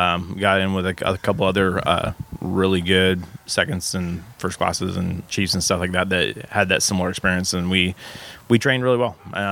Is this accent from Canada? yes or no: no; Ridgefield, Washington, United States; Well, I'm from Ridgefield, Vancouver, which is just north of Portland.